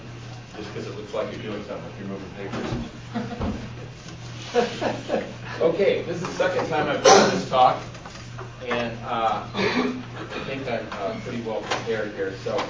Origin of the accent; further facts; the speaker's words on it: Seattle, Washington, United States; also born or lived in Portland / California / Germany / Japan; I'm mostly from the West Coast, from the Northwest, from Seattle and Portland. Lived in California also. And then I lived overseas twice. I lived in Germany for 3 years, in Japan for 5 years.